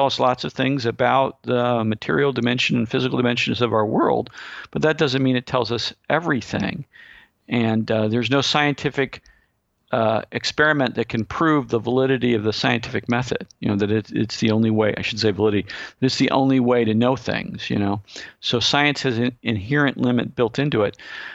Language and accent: English; Missouri, United States; he's from Arkansas, and I'm from Missouri. So we're from the same general region in the United States.